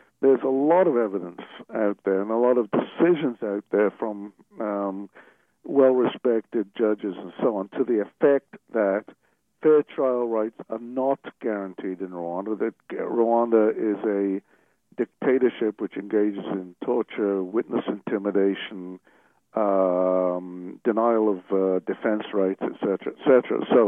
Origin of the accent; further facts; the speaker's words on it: Wales, United Kingdom; I come from Wales, so I should have no problem with these kinds of names.